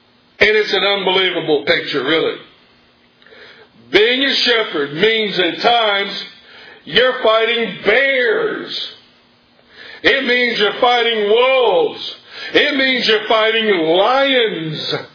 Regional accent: Georgia, United States; now in Texas, United States; I flat done learned something when I moved to Texas from Georgia. I found out that I'm a dude.

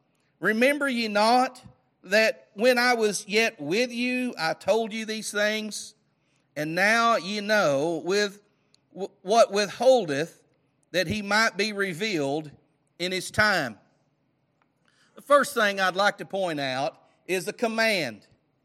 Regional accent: Greenwood, United States; the First Baptist Church where we grew up there in Greenwood.

